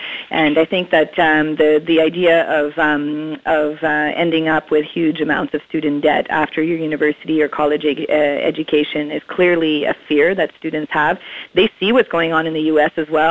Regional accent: Ontario, Canada; also born or lived in Montreal; I was born in Montreal. I grew up in Northern Ontario, and I came back here in 1995. So I guess I would identify as living on the territory of Quebec.

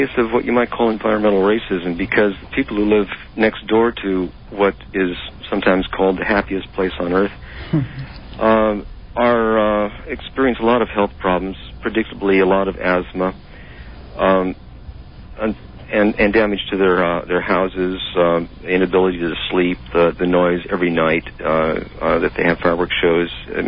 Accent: United States; Well, getting into it was as easy as growing up in America. I was making bottle rockets and my own fireworks when I was a kid.

